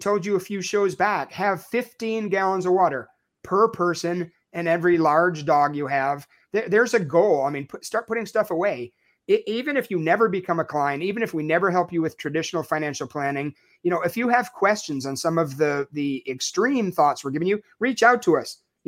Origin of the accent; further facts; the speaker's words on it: Chicago, Illinois, United States; I'm starting to go to Iraq more. I'm from Chicago. It makes me sad. I miss the pizza.